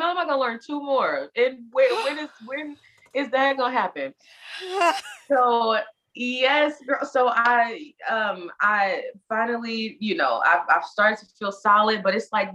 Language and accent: English; Indianapolis, Indiana, United States; also born or lived in Chicago; now in New York, United States; I'm from Indianapolis, Indiana. After I graduated from college, I went to Chicago, and I lived in Chicago for 3 or 4 years, and then I moved to New York